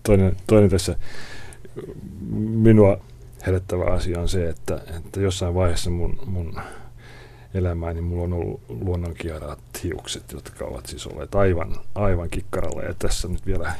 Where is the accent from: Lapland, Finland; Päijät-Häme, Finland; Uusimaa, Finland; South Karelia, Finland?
Uusimaa, Finland; Helsinki; Kasvoin Ratakadulla Helsingin keskustassa kivitalossa, jossa asui suuri osa mun sukulaisista.